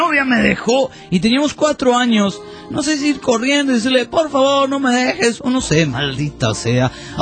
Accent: Guadalajara, Jalisco, Mexico; Hola, soy el tapatío

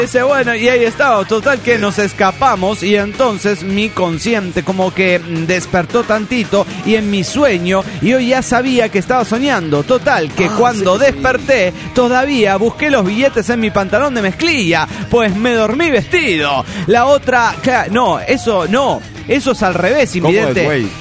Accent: Nuevo Laredo, Tamaulipas, Mexico; de Nuevo Laredo, Tamaulipas, México.

